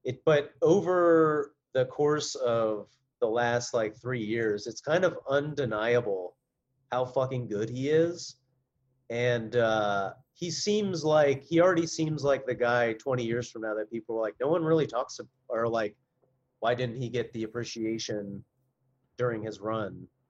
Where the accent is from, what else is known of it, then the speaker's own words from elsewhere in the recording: Cincinnati, Ohio, United States; Growing up in Cincinnati, no one's like, true. There's not an NBA town.